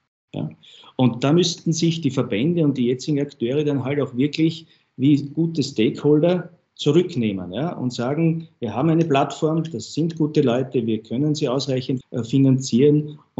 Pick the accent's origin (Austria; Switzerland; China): Austria; Es ist immer schwer, als Österreicher einem Deutschen einen Rat zu erteilen.